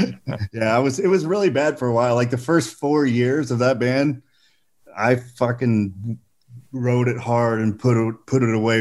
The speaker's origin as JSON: {"language": "English", "town": "Rockport", "region": "Indiana", "country": "United States", "tie": "born or raised there", "said": "It was right outside my hometown. Yeah. In Rockport, Indiana."}